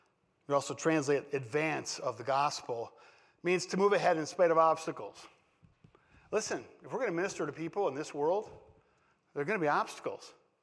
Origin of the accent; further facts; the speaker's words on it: Wisconsin, United States; I grew up in Wisconsin and rooted for the Packers.